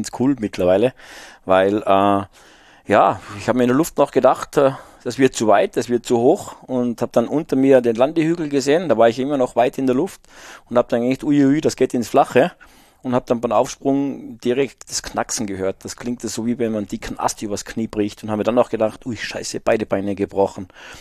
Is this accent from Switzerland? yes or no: no; Salzburg, Austria; ich bin halt in den Bergen Salzburgs aufgewachsen